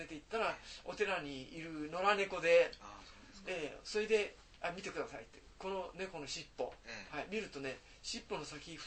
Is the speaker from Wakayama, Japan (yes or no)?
yes; Koyasan, Wakayama, Japan; born there; 僕高野山で生まれて次引っ越したのが北又っていうところで